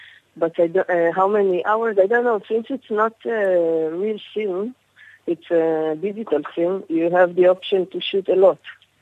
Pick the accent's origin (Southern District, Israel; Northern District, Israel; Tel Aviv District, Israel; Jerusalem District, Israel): Tel Aviv District, Israel; Tel Aviv; I'm a director from Tel Aviv, from Israel.